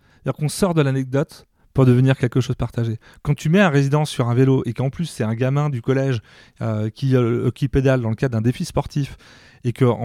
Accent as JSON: {"language": "French", "region": "Pays de la Loire", "country": "France", "said": "Je viens de la Mayenne."}